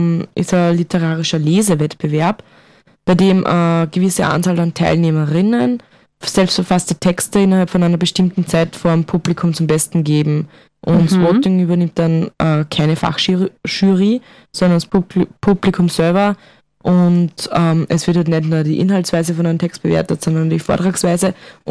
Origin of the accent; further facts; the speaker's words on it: Waidhofen an der Ybbs, Lower Austria, Austria; fährt durch das wunderschöne Weidhofmann-Lips, wo ich herkomme.